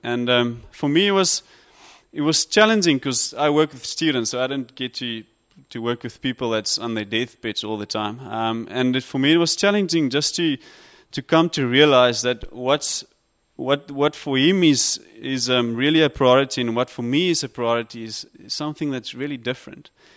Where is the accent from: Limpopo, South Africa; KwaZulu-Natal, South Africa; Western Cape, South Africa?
Western Cape, South Africa; Stellenbosch; I'm from Stellenbosch. I work there with the students